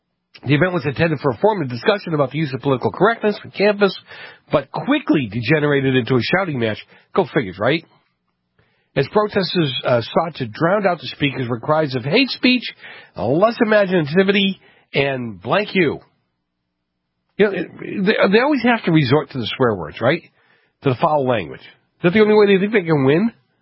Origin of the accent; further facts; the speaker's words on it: Massachusetts, United States; the UMass Amherst, Massachusetts, again, my home state